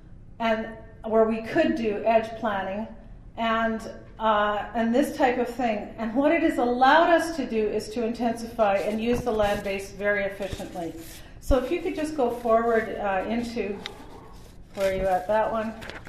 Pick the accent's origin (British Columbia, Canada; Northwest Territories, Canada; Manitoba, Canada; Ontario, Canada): British Columbia, Canada; we value it very much as British Columbians.